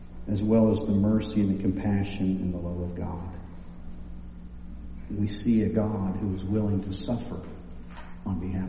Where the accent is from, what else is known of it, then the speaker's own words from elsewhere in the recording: Kansas, United States; Now, I gotta tell you, I'm from Kansas. I grew up around farms, and I love to hunt